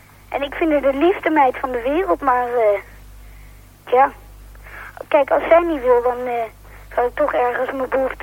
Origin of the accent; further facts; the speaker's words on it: The Hague, South Holland, Netherlands; now in Amsterdam, Netherlands; Nou, ik kom uit Den Haag. En daarna ben ik in Amsterdam gaan wonen.